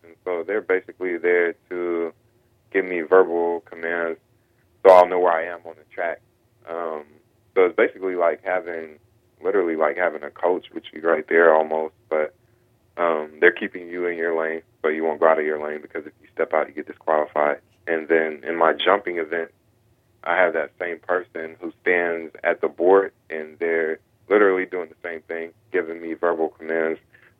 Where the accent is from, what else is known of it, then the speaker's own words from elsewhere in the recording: Raleigh, North Carolina, United States; I grew up in Raleigh since my family, we're all from, I guess, eastern North Carolina. So when I was really a small kid, we moved to Raleigh. And I grew up there, went to Carroll Middle School, went to Athens Drive High School